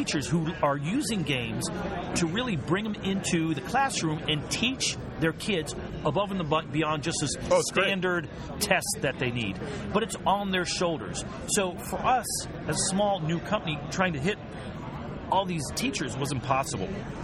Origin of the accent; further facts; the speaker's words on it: Puerto Rico; also born or lived in Venezuela; I was I grew up in Puerto Rico, Venezuela, Puerto Rico.